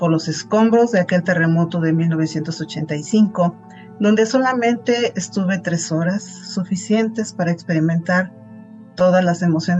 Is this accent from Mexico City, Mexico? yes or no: yes; Mexico City, Mexico; born there; Nací en la Ciudad de México.